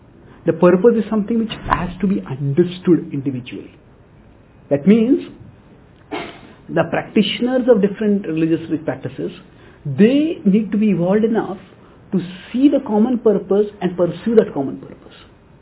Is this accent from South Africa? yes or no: no; India; now in United States; Now I come from India, and whenever I drive a car, or whenever I go with somebody else in a car, I always, when I come from India to America, go from America to India